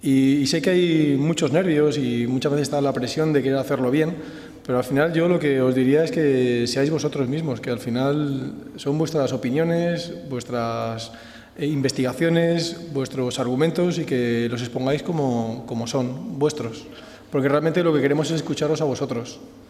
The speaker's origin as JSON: {"language": "Spanish", "town": "Cartagena", "region": "Region of Murcia", "country": "Spain", "said": "Yo veraneo, soy de aquí de Cartagena, veraneo en la Manga"}